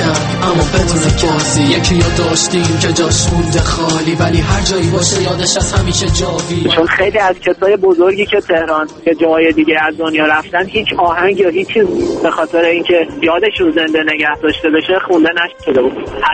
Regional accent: Isfahan, Iran; من روی شهرم که اصفهان هست خیلی تعصب دارم و شهرمو دوست دارم. همیشه هم افتخار کردم که بچه اصفهان هستم.

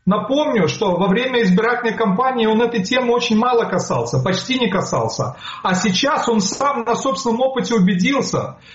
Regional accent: Kharkiv, Kharkiv Oblast, Ukraine; я родом из Харькова

